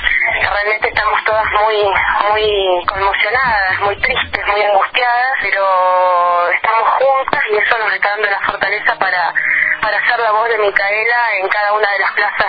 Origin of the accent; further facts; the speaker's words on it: Villa Regina, Río Negro, Argentina; En Villa Regina, de donde yo soy, logramos juntarnos un grupo numeroso de mujeres